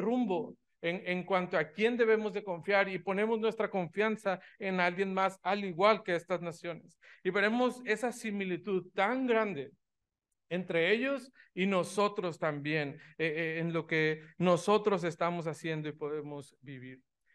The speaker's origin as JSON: {"language": "Spanish", "country": "Mexico", "said": "Incluso nosotros como nación mexicana, ¿verdad?"}